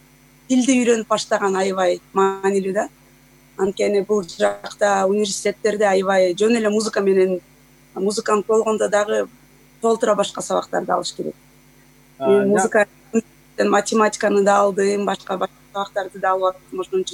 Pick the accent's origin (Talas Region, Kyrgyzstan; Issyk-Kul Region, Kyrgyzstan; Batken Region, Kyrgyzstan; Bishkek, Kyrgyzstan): Bishkek, Kyrgyzstan; moved away as an adult; now in United States; Мен өзүм ошо Бишкекте төрөлүп, ошол жакта өскөм